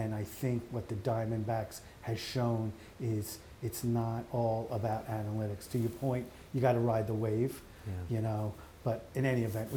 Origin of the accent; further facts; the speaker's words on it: New York, United States; I grew up on Long Island.